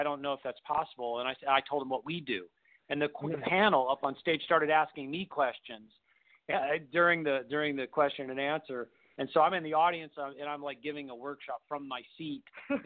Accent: United States; we've mostly focused on touring in Europe and touring in other places because we're from America.

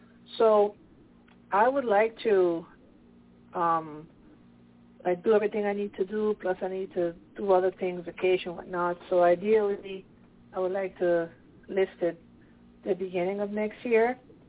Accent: Pennsylvania, United States; Pennsylvania.

